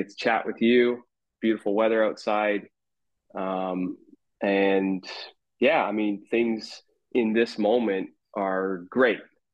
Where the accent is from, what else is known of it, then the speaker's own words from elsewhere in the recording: Hamilton, Ontario, Canada; also born or lived in Toronto; I'm from Ontario originally. I grew up in Hamilton, Ontario. I lived in Toronto for a huge chunk of my life, about 10 years or so. And then in 2021, kind of right in the heat of the pandemic, my partner and I, we sold our house in Hamilton